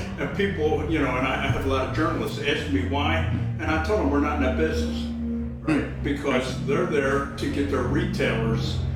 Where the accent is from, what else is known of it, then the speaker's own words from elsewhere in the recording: Baltimore, Maryland, United States; When I grew up, I grew up in East Baltimore.